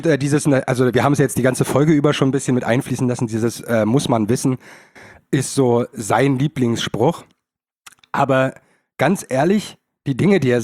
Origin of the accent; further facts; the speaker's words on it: Germany; Das sind Deutsche. Ich bin auch Deutsche. Ich muss die Schuld von mir wegweisen.